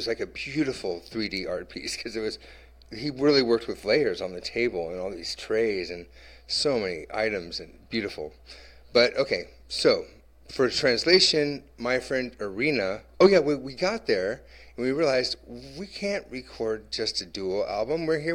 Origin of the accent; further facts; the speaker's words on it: United States; I think because I'm American and I'm tall, and maybe they knew I was a musician or something.